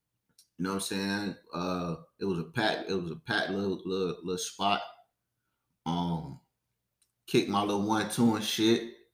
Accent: Tampa, Florida, United States; also born or lived in Chicago; I'm originally from Chicago, you know what I'm saying? But moved to Tampa when I was like 10, 11 years old. Goddamn. Been rocking out in Tampa since, you know what I mean? So I consider me a Tampa dude.

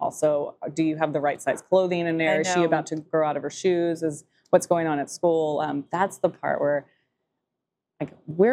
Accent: Texas, United States; So I say y'all a lot anyway because I'm Texan and we all do.

